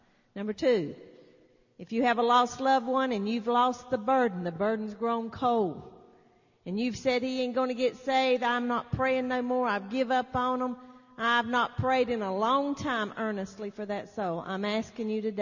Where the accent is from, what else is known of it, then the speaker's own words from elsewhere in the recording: Taylorsville, North Carolina, United States; That's where we're from Taylorsville, North Carolina.